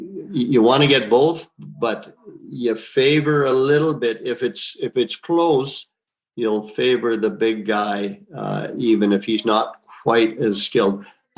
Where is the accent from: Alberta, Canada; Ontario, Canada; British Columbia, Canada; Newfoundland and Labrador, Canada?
Ontario, Canada; Well, I grew up in a small town, 2,200 people in northern Ontario, and at least half of them were Italians.